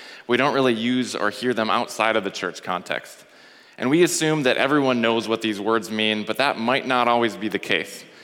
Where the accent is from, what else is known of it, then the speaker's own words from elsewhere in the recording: Brainerd, Minnesota, United States; I grew up in Brainerd, Minnesota, if any of you know where that is. I'm the oldest of three brothers